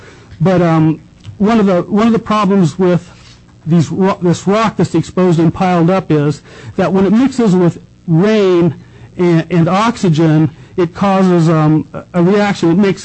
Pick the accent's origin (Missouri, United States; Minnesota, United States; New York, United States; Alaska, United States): Alaska, United States; I'm from the Susitna Valley, north of Wasilla. I was born in the territory, longtime resident.